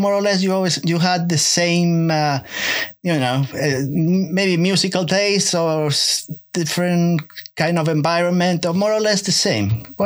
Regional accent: New Jersey, United States; You see, I'm from New Jersey. I live in New Jersey.

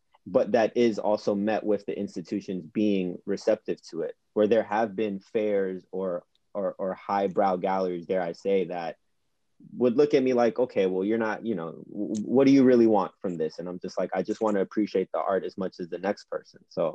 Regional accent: New York City, New York, United States; because I was born in Queens and raised in the city

